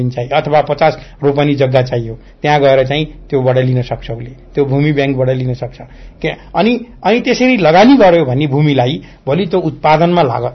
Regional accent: Arghakhanchi, Lumbini Province, Nepal; मेरो घर अर्घाखाँची हो, मेरो एरियामा ढिकुरा भन्ने ठाउँमा

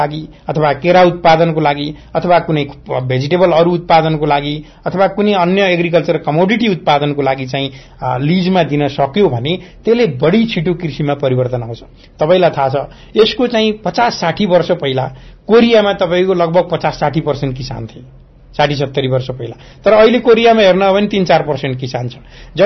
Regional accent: Arghakhanchi, Lumbini Province, Nepal; मेरो घर अर्घाखाँची हो, मेरो एरियामा ढिकुरा भन्ने ठाउँमा

